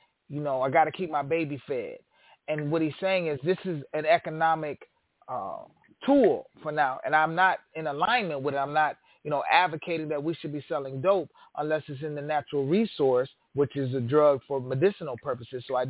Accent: Illinois, United States; Illinois did the same thing, which I'm from Illinois.

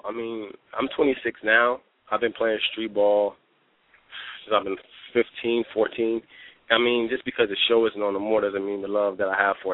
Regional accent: Florida, United States; Then they found out I was from Florida and I started dropping more clips. Then they realized something was really unique about me based off where I grew up at. I mean, I live in Florida

